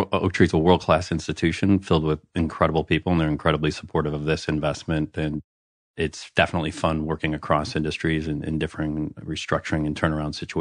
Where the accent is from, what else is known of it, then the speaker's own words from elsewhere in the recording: Illinois, United States; Grew up in the suburbs of Chicago, relatively blue-collar family, youngest boy out of five boys.